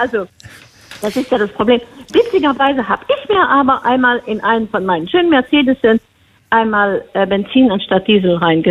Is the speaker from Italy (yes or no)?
no; Luxembourg; Wir konnten ja als Luxemburger kannten wir ja Deutsch, Französisch und so Englisch ja auch relativ schnell abziehen.